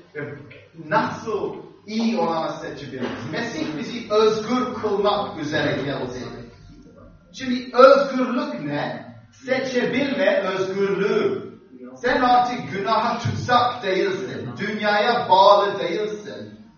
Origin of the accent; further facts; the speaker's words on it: Cyprus; ben Kıbrıs'ta büyüdüm, Rum kesiminde.